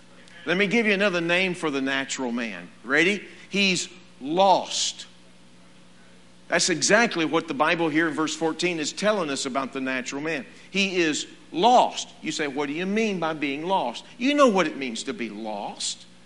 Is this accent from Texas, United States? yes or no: yes; Texas, United States; Well, being a Texan like most of you here in this building, it sounds like an old Western, doesn't it?